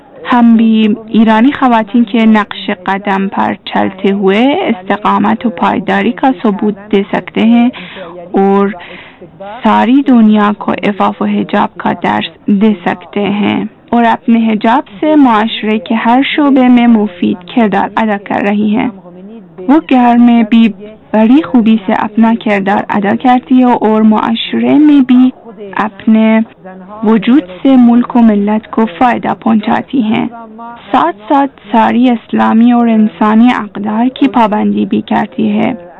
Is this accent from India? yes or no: no; France; Urdu is a second language; اور میں فرانس کی رہنے والی ہوں.